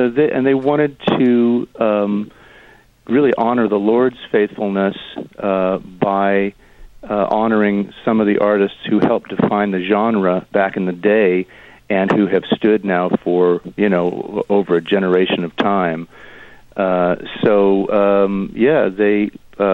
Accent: California, United States; I moved from Northern Cal to Los Angeles at the invitation of the late, great … He was also from my hometown

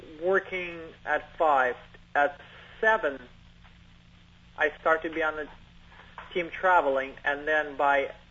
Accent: Moscow, Russia; I'm coming from Moscow. It's a bigger than New York City.

